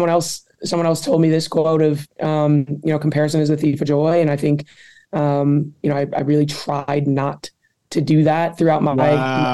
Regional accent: Detroit, Michigan, United States; I'm from Detroit, so it's just who I am, blue collar, gritty

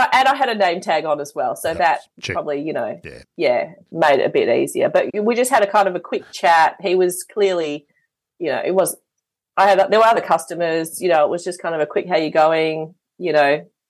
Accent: Shepparton, Victoria, Australia; because we grew up in Shepparton. So as a young kid in Shepparton, to get your photo in the paper, that was like the pinnacle of, you know, sporting prowess.

